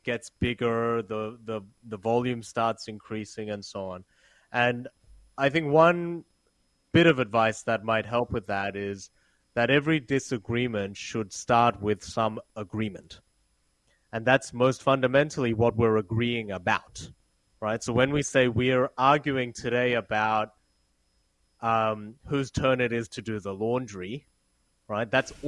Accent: Seoul, South Korea; values and outlooks are shaped by my parents, who are Korean, and by my childhood, just growing up in Seoul.

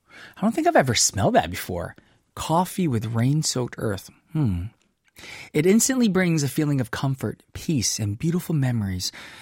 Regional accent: Philippines; I'm from the Philippines

